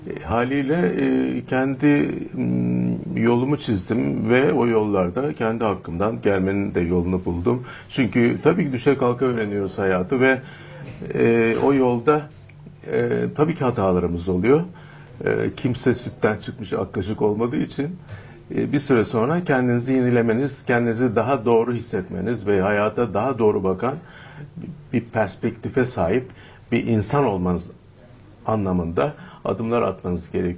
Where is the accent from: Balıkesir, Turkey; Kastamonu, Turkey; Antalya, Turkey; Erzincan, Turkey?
Antalya, Turkey; also born or lived in Milas / Ankara; Ben Milas'ta doğdum, Antalya'da büyüdüm. Babam memuriyet dolayısıyla Antalya Kale içinde büyüdüm. Sonra Ankara'da. Yine liseyi ve üniversiteyi bitirdim. Gazi Üniversitesi mezunuyum.